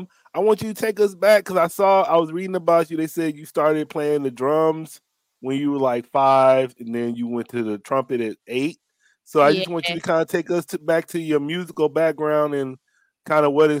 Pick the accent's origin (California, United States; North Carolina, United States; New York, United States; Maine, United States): California, United States; Oceanside; Yeah, I mean, I'm from Oceanside, so I think they're gentrifying all the beach cities.